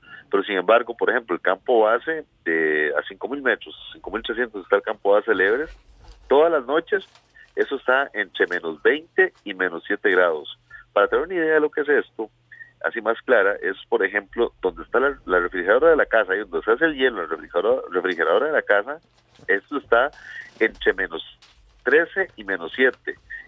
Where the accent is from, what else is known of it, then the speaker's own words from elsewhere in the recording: Costa Rica; como costarricense, como parte de un pueblo que represento, estaba muy orgulloso de saber que poder de ser parte de este pueblo